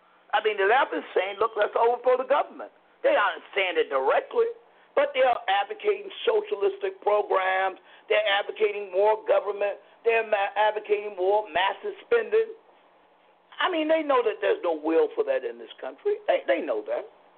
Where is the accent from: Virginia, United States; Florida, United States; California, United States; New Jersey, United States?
Virginia, United States; Lynchburg; I'm from Lynchburg, Virginia, as you know, Alfred. And Lynchburg used to be a city of industry, manufacturing new paper, Meade Corporation, the foundry, manufacturing iron products, steel.